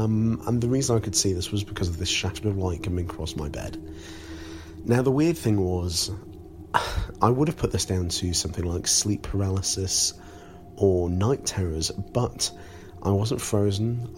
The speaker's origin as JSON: {"language": "English", "town": "Scarborough", "region": "Yorkshire and the Humber", "country": "United Kingdom", "tie": "born or raised there", "said": "I was about 7 years old. I was growing up in Scarborough, which is a coastal town on the east coast of Yorkshire here in the UK"}